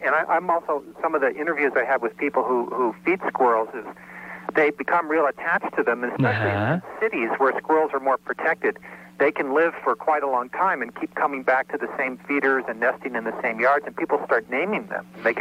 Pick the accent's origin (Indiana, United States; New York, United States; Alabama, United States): Indiana, United States; moved away; Well, actually, I grew up in Indiana.